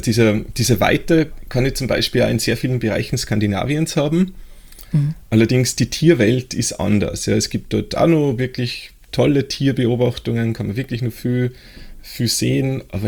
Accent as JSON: {"language": "German", "country": "Austria"}